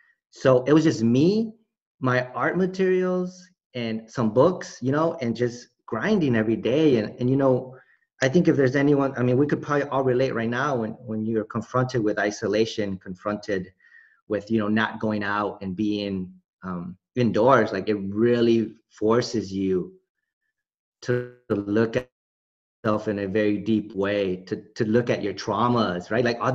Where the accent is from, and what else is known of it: Chicago, Illinois, United States; born or raised there; also born or lived in Guadalajara, Mexico